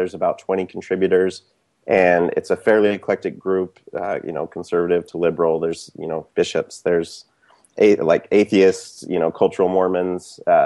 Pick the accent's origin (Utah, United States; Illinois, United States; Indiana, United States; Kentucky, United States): Utah, United States; Salt Lake City; now in Seattle, United States; Okay. Well, I grew up in Salt Lake, actually, lived all my life there, but moved up here about 5 years ago with my wife